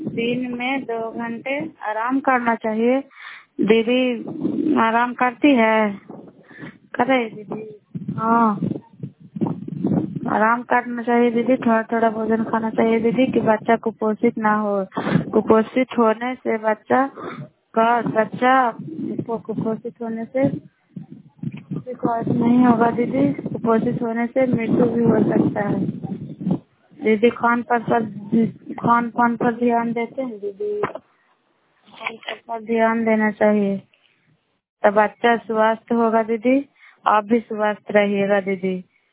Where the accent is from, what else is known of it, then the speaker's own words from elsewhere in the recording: Bairiganj, Bihar, India; मैं नालंदा जिला का रहने वाली हूँ। मैं कराई ब्लॉक मकराता पंचायत ग्राम बैरीगंज से बोल रही हूँ।